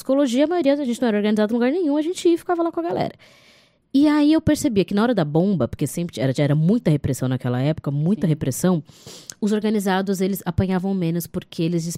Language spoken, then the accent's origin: Portuguese; Santos, São Paulo, Brazil; eu nasci em Santos, né, onde minha mãe morou por muitas décadas, apesar de ter nascido em Vitória do Espírito Santo.